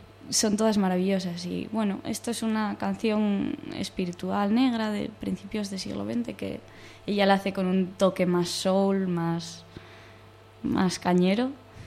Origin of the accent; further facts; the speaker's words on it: Tiñana, Asturias, Spain; born there; Sí, nací en la casa de mis padres en Tiñana, no nací en un hospital como todo el mundo